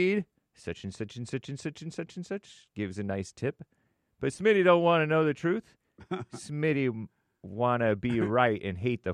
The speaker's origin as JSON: {"language": "English", "country": "United States", "said": "I am American."}